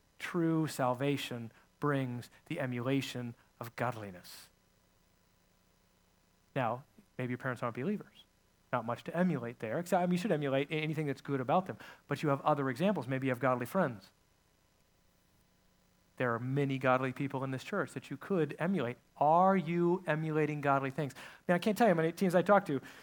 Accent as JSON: {"language": "English", "region": "California", "country": "United States", "tie": "born or raised there", "said": "I grew up in California."}